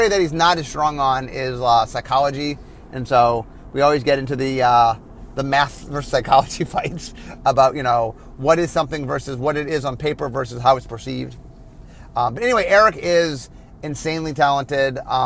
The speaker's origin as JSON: {"language": "English", "town": "Cleveland", "region": "Ohio", "country": "United States", "tie": "born or raised there", "said": "Actually, Worth's from my hometown of Cleveland."}